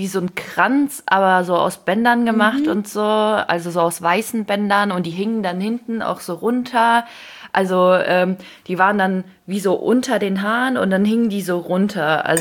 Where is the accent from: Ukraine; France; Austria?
Ukraine; now in Germany; ich komme aus der Ukraine.